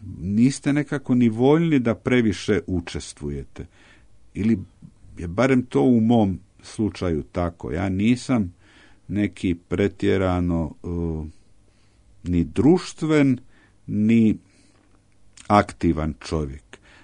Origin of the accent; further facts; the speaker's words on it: Croatia; zato što ih je zaintrigiralo što ja dolazim iz Hrvatske ili sa Balkana